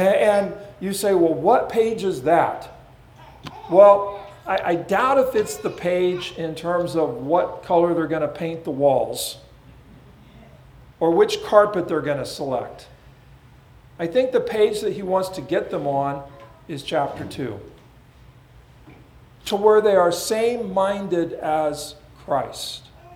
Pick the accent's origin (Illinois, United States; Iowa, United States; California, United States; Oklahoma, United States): California, United States; I was from Southern California, and I never wore socks.